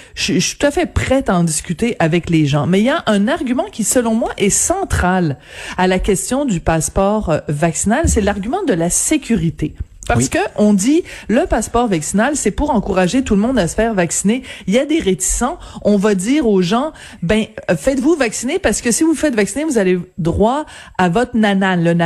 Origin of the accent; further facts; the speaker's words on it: Quebec, Canada; chez nous, au Québec